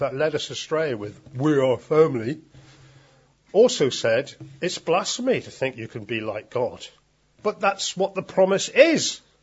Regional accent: United Kingdom; It says, be courteous. But I'm British.

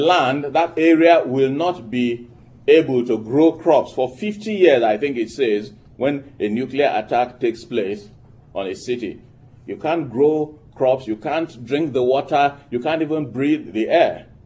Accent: Ghana; I was sent to my home country, Ghana.

